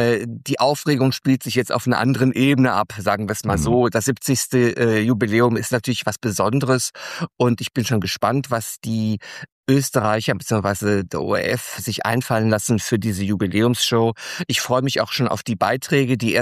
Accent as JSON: {"language": "German", "region": "Hesse", "country": "Germany", "tie": "born or raised there", "said": "Denn ich bin im Hessischen groß geworden."}